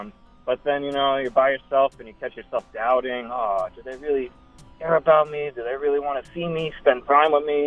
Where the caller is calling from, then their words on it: Staten Island, New York, United States; Staten Island.